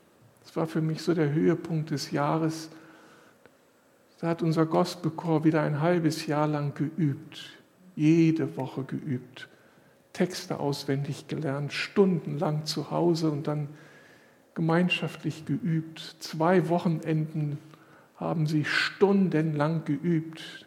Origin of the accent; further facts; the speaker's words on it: Moers, North Rhine-Westphalia, Germany; aus meiner Heimatstadt Mörs.